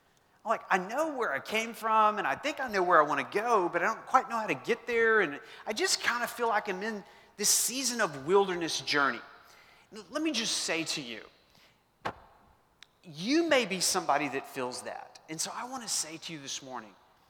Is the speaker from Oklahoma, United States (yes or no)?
yes; Lawton, Oklahoma, United States; So I grew up in Southwest Oklahoma. And that's just kind of a barren place.